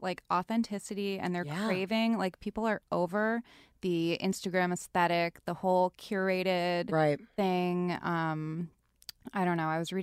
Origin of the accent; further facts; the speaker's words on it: Rhode Island, United States; I'm from Rhode Island